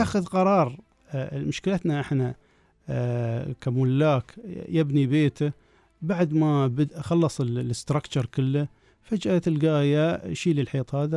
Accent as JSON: {"language": "Arabic", "country": "United Arab Emirates", "said": "يعني إحنا عندنا في الإمارات مصانع الأسمنت كلها طالعة من الإمارات"}